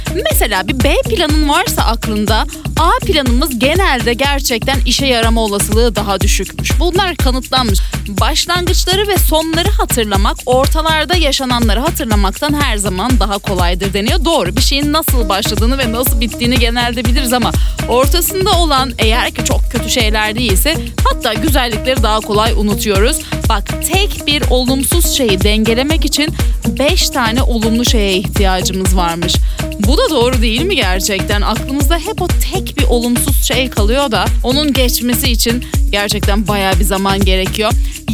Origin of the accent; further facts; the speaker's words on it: İzmir, Turkey; Ya da ben bilmiyorum, bir İzmirli olarak çok fazla üşüyorum.